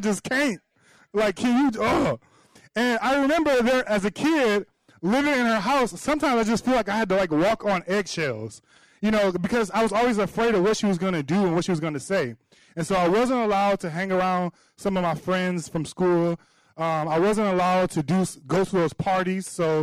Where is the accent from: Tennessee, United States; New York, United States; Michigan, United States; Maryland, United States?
Michigan, United States; Detroit; I'm from Detroit, Detroit. Amen. Amen. That's right. That's where good people live.